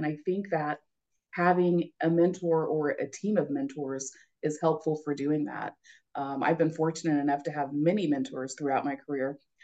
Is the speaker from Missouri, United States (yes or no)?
yes; Kansas City, Missouri, United States; But yeah, I grew up in the Kansas City area. My dad worked for the railroad. So we moved around a lot. But by the time I was in third grade, you know, we kind of made Kansas City home and that's where I stayed until I graduated high school.